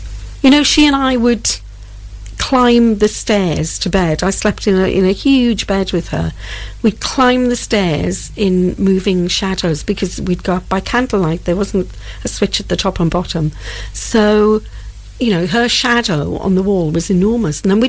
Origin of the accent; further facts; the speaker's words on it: Wales, United Kingdom; start to tell them my story about growing up in the Welsh Valleys. And there's a lot of humour involved in that, because it was a very tight-knit community.